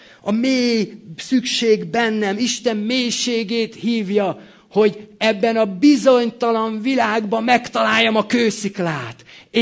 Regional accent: Debrecen, Hajdú-Bihar, Hungary; valahol ott a Hortobágyon, én debreceni vagyok, úgyhogy megvan. Ott valahol Debrecen mellett a Hortobágyon

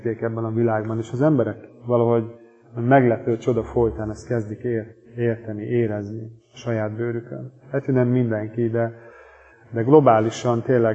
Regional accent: Hungary; és aztán a magyar hazánk, mert magyarok is vagyunk.

